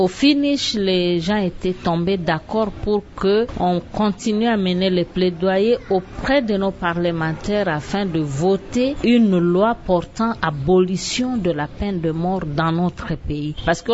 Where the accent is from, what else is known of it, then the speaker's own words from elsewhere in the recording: DR Congo; Chez nous, en République démocratique du Congo, on a encore des sérieux problèmes en cette matière-là.